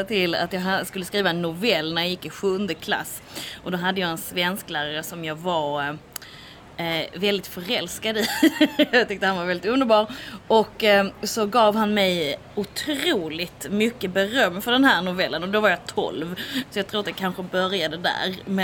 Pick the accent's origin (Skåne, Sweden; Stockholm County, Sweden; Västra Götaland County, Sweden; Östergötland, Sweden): Skåne, Sweden; Höör; also born or lived in Cairo, Egypt; Det absolut första stället jag flyttade till när jag flyttade från Hör var att jag flyttade till Kairo.